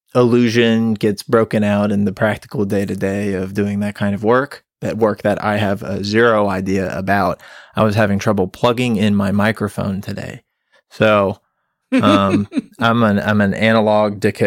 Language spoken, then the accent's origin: English; Tampa Bay, Florida, United States; I'm from the Tampa Bay area of Florida, so I know this very intimately